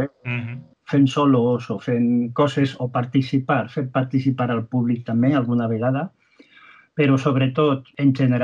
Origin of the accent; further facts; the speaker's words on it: Valencian Community, Spain; first language Valencian; el meu projecte és en valencià, en la meva llengua.